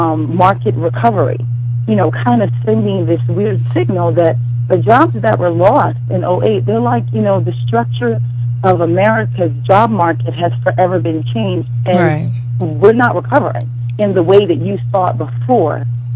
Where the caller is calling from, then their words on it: British Columbia, Canada; I'm calling from Southeast BC.